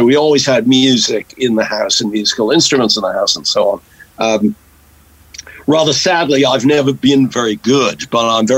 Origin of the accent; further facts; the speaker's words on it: Marblehead, Massachusetts, United States; also born or lived in Boston; Well, I was born in Boston, but probably, I think when I was about 4 or 5 months old, we moved up the coast to a very beautiful yachting, sailing town called Marblehead